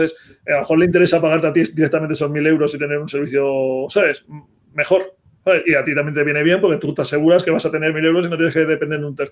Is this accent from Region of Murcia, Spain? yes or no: no; Alcalá de Henares, Community of Madrid, Spain; como digo, yo soy de Alcalá de Henares.